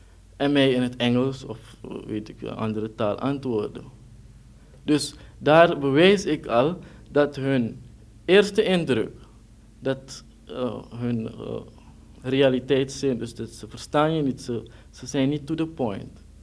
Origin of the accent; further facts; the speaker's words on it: Suriname; now in Netherlands; Wij komen dus uit Suriname, een deel van het Koninkrijk der Nederlanden.